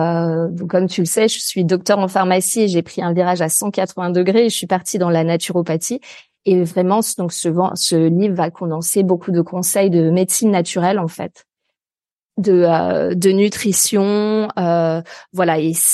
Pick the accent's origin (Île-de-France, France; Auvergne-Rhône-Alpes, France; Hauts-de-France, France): Auvergne-Rhône-Alpes, France; là où je suis actuellement, d'ailleurs, c'est en pleine nature, en fait, à la campagne, alors proche d'une ville un peu plus grande qui est Lyon, en fait, que tu dois certainement connaître, mais dans un petit village en pleine nature.